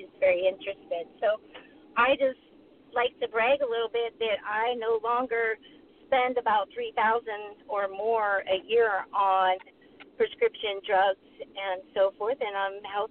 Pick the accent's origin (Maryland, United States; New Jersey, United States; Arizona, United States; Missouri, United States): Arizona, United States; Phoenix; Good morning. I'm from Phoenix, and I have a very recent testimonial as of a few minutes ago.